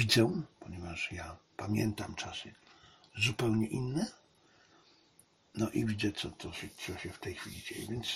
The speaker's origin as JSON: {"language": "Polish", "country": "China", "said": "I mimo tego, że jestem Chińczykiem, to jestem takim nietypowym Chińczykiem. Takim polskim Chińczykiem."}